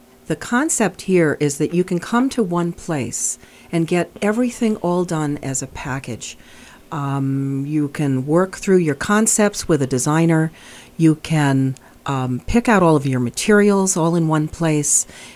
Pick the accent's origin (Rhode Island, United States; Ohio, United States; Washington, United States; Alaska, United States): Rhode Island, United States; Providence; I grew up in Providence.